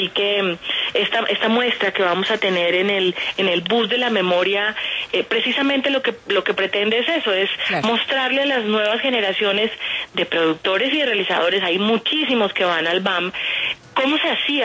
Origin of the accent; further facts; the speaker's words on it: Colombia; lo que somos los colombianos culturalmente